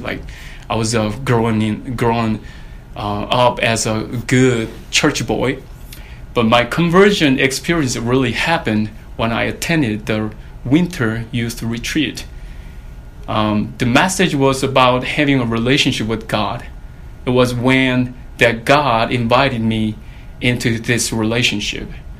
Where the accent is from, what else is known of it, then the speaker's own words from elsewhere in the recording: South Korea; back in those days when I was growing up in South Korea, no one actually checked on me for my salvation, and I was being just a good church boy.